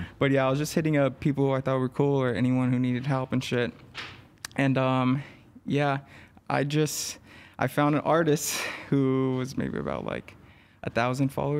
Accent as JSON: {"language": "English", "town": "Los Angeles", "region": "California", "country": "United States", "tie": "born or raised there", "said": "So I grew up in East LA."}